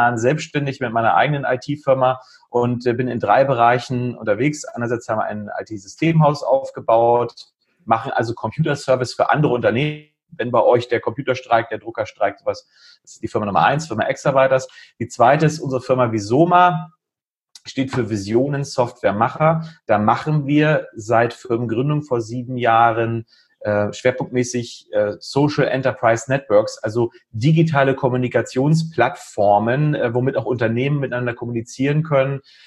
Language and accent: German; Uelzen, Lower Saxony, Germany; Ich komme aus Uelzen, der Lüneburger Heide, bin 43 Jahre alt.